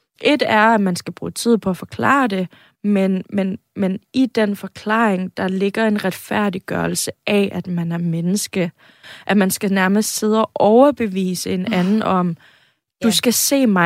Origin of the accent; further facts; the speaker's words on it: Greenland; now in Denmark; Jeg er grønlænder.